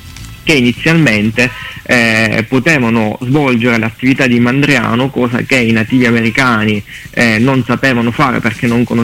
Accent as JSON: {"language": "Italian", "region": "Sicily", "country": "Italy", "moved": "yes", "lives_now": "Bologna, Italy", "said": "Che sono un siciliano andato via dalla Sicilia per ragioni di studio, è rimasto a vivere altrove perché sto a Bologna."}